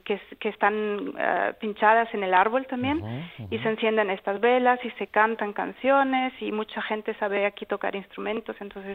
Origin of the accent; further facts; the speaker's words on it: Canary Islands, Spain; moved away as an adult; ¿Que se me nota en el acento? Sí, y más si supieras que soy canaria.